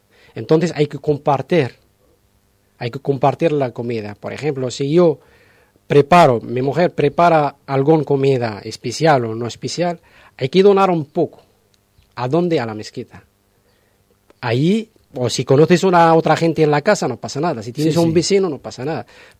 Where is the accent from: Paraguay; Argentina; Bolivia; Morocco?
Morocco; yo hablo de Marruecos porque soy de Marruecos